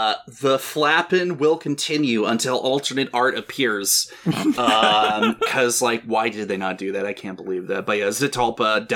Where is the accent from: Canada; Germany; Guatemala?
Canada; God damn it. I'm Canadian. You'd think I would know it.